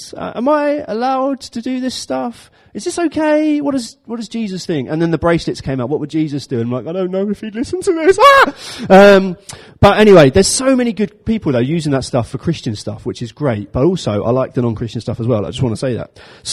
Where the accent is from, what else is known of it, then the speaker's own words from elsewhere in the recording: London, United Kingdom; So when I was growing up, I grew up in South London. South London in the 1990s was a fun place to live.